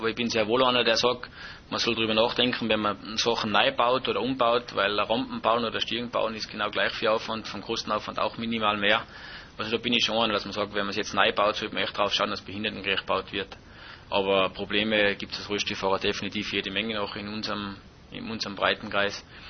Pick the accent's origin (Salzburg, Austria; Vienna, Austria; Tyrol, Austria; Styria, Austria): Salzburg, Austria; Ich bin im Salzburger Lungau aufgewachsen